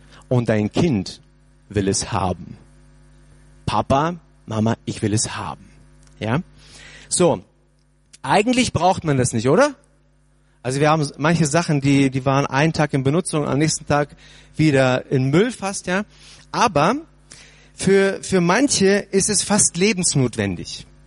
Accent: North Germany, Germany; und ich komme ja aus dem Norden

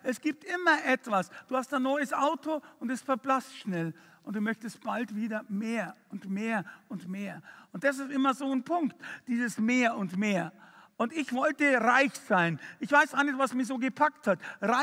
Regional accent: Fürstenfeldbruck, Bavaria, Germany; Ich bin aufgewachsen in Fürstenfeldbruck bei München, zwischen Augsburg und München in der Mitte

